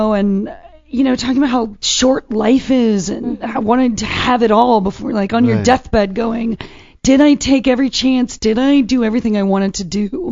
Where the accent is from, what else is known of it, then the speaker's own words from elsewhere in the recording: Fresno, California, United States; I guess growing up in Fresno, country was huge.